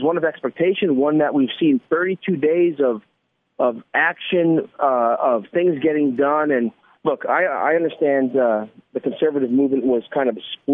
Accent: Bronx, New York, United States; I'm from New York. I'm a Bronx guy. Donald Trump talks like my father.

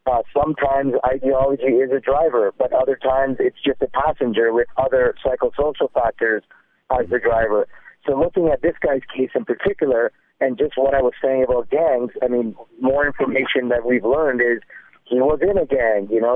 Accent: Toronto, Ontario, Canada; I mean, I'm born and raised in Toronto, Canada, went through an identity crisis

